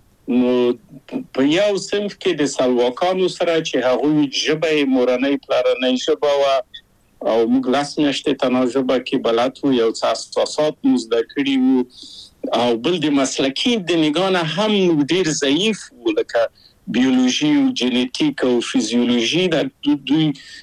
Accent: Kabul, Afghanistan; moved away as an adult; now in Czechoslovakia

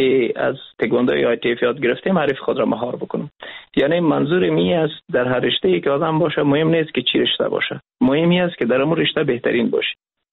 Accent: Afghanistan; ما افغان هستیم

